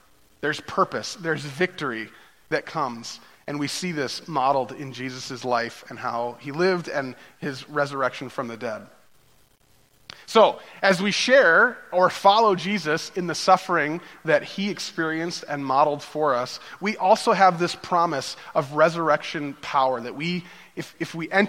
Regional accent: Illinois, United States; We say that we came from Chicago, but really we were right on the Wisconsin border, which is right in between Chicago and Milwaukee. We were about equal distance from both of those.

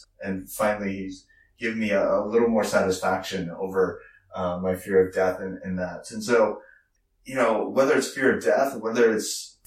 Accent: Virginia, United States; But that film was actually filmed near where I grew up in Virginia.

